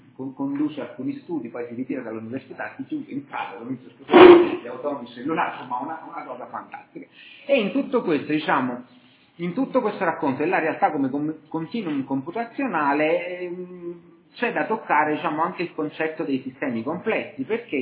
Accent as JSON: {"language": "Italian", "town": "Naples", "region": "Campania", "country": "Italy", "said": "Io anche furbescamente da buon napoletano"}